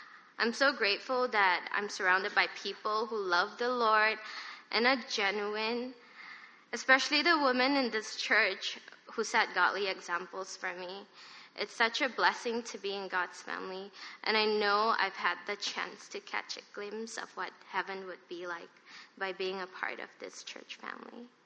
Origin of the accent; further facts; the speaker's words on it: Kuala Lumpur, Malaysia; moved away as an adult; now in United States; I was born and raised in Kuala Lumpur, Malaysia. I came to the U.S. as an international student in 2005. Went to college in North Carolina for my senior year.